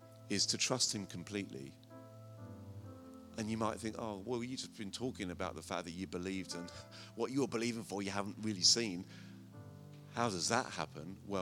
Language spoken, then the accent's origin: English; Brentford, London, United Kingdom; in that area in Brentford. It's my hometown.